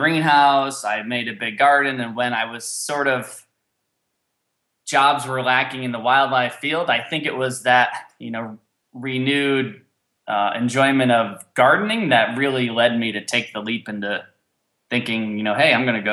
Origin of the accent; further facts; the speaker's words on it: Connecticut, United States; I grew up in Connecticut and my family had 2.5 acres of vegetables.